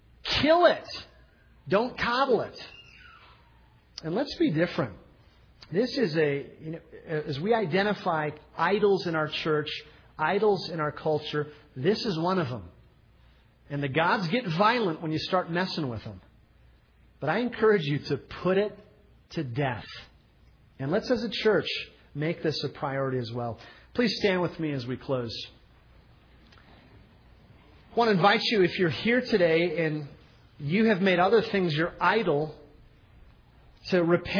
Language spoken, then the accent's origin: English; United States; Americans, I know I'm speaking as an American